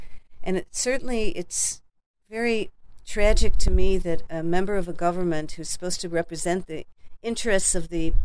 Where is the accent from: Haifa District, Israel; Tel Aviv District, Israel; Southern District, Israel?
Southern District, Israel; my family came first to Israel in 1823, and as a young girl in Tzfat, I grew up in the Negev in a religious kibbutz.